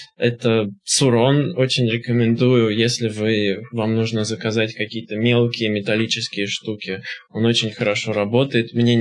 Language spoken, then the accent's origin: Russian; Moscow, Russia; born there; Ну, я родился в Москве